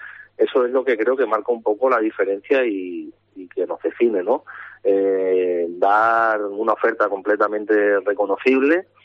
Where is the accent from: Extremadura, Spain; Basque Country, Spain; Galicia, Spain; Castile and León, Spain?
Extremadura, Spain; Malpartida; Yo soy de Malpartida, ¿sí? Y en Malpartida las charcas